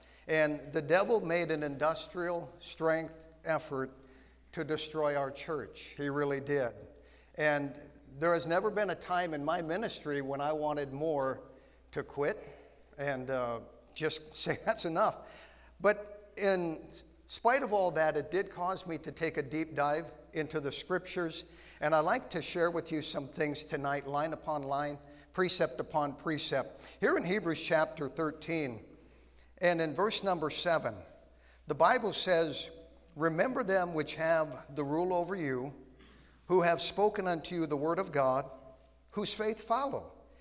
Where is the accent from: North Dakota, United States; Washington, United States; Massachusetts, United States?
North Dakota, United States; Grand Forks; I grew up, I went to Sacred Heart over on the east side. I grew up on the Point on the east side.